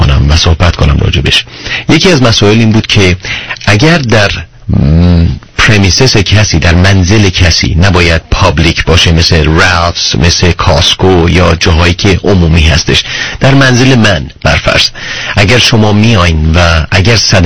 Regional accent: Iran; من اهل ایرانم

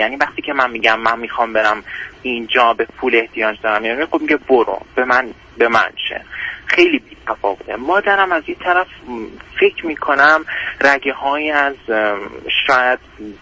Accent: Iran; ایرانی هستم.

